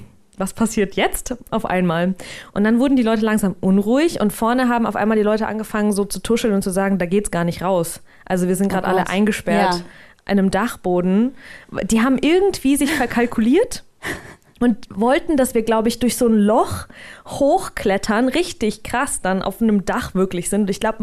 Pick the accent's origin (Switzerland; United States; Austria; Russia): Russia; Saint Petersburg; Und wir sind nach St. Petersburg, wo ich herkomme, wo ich geboren bin, zurück.